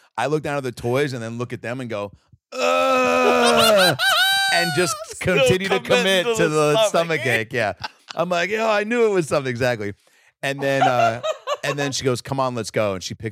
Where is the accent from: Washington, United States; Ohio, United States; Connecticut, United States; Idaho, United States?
Washington, United States; Seattle; I guess growing up in Seattle, the weather is conducive